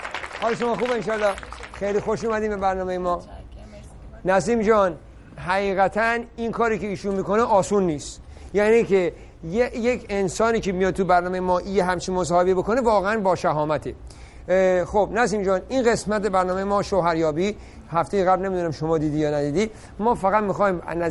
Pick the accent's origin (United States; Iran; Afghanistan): Iran; ما ایرانی هستیم